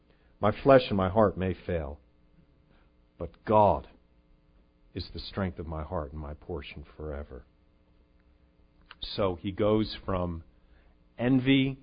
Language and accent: English; United States; I think it's one of the trials of being an American.